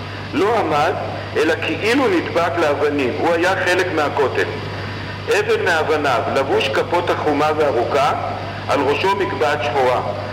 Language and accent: Hebrew; Jerusalem, Jerusalem District, Israel; אני ירושלמי, דור שישי בארץ, לא מתבייש, דור רביעי בירושלים.